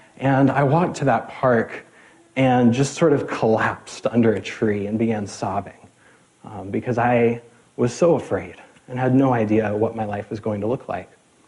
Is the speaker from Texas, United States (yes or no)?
yes; Abilene, Texas, United States; now in Seattle, United States; I was moving here from Abilene, Texas. None of those things are in Abilene, Texas.